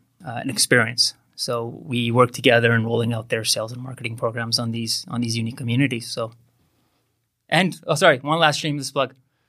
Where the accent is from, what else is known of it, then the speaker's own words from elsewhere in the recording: Iran; also born or lived in Lethbridge, Alberta; now in Vancouver, Canada; We immigrated from Iran back in 1987. And so we were part of that mass exodus, during the turmoil in the Middle East. We were lucky enough to land in Lethbridge, Alberta, of all places. From there, we ended up eventually making our way to Vancouver